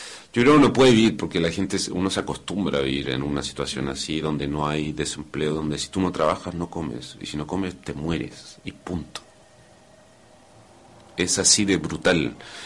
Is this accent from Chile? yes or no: yes; Chile; yo me siento chileno y sé que soy chileno.